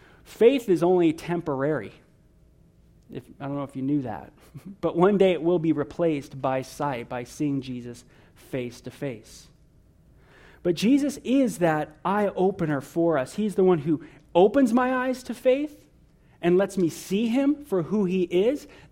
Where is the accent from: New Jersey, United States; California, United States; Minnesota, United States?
California, United States; And this is so different from how I was raised in Southern California, hanging out in the San Fernando Valley around a lot of New Age thought.